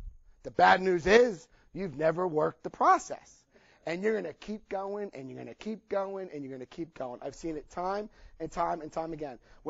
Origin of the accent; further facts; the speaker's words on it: New Jersey, United States; I had a New Jersey family. Well, we called it ball breaking. I lost a lot of my accent